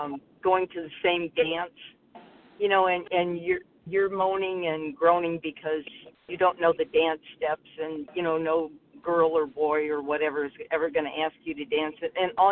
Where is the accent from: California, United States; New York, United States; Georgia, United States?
Georgia, United States; I'm from Georgia